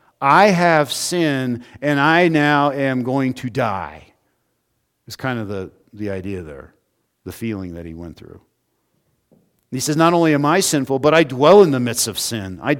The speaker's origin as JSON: {"language": "English", "region": "California", "country": "United States", "tie": "born or raised there", "said": "I remember as a kid growing up in the Sacramento Valley, the SR-71 was really cool until it re-entered the atmosphere near you"}